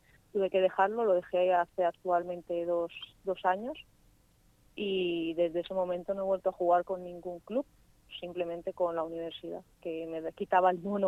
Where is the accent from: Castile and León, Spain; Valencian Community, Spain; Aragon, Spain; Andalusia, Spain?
Valencian Community, Spain; Benidorm; soy de Benidorm y allí el club era pequeño cuando yo empecé